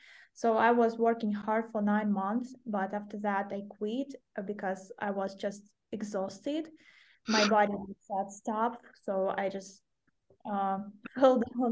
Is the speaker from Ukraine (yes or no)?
yes; Donetsk Oblast, Ukraine; I came to my hometown, it's a tiny town in Donetsk region.